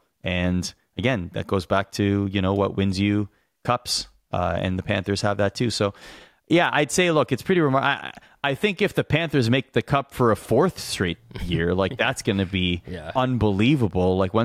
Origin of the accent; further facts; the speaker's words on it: Canada; I was born and raised in Canada, so I understand the sentiment.